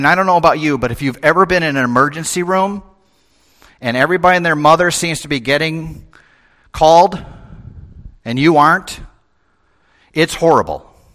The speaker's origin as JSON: {"language": "English", "town": "Chicago", "region": "Illinois", "country": "United States", "tie": "born or raised there", "said": "And so I'm this little kid growing up in Chicago"}